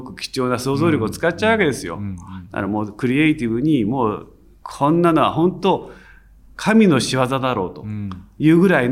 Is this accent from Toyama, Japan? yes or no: no; Yokohama, Kanagawa, Japan; 私、まあ、あの横浜生まれ横浜育ちなんで